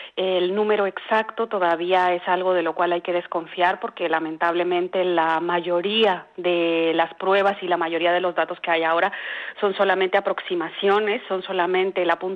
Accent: Guatemala; como ciudadanas guatemaltecas, tenemos que hacer un trabajo serio de reflexión respecto a en quiénes depositamos nuestro voto

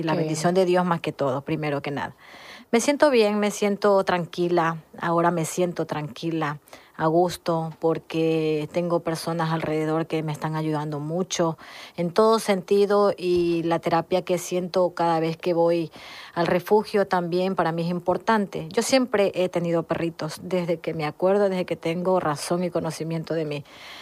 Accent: Ecuador; now in Spain; soy de Ecuador. Tengo 16 meses aquí en España. Vine con mis dos hijas. Tengo 7 meses que ingresé en una residencia anterior por la Torre del Oro, la Arenal, y ahora tengo 5 meses en Guillena.

